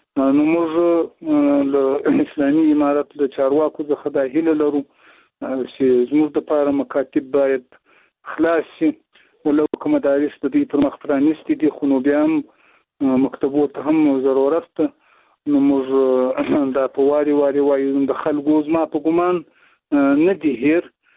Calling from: Zabul, Afghanistan; د زابل ولایت شاجیل ولسوالۍ سره په اړیکه کیم.

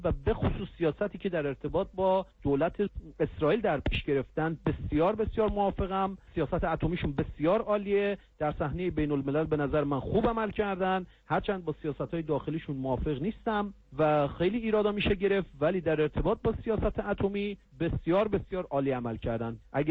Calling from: Iran; moved away; با سلام، از نروژ تماس میگیرم. میخواستم بگم که بنده به عنوان یه ایرانی که 15 سال خارج از ایران زندگی میکنم

